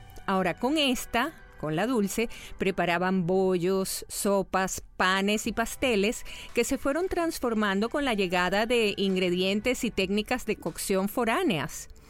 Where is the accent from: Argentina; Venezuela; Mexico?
Venezuela; Es un tubérculo que para nosotros en Venezuela es un acompañante que jamás falta en una parrilla o en un asado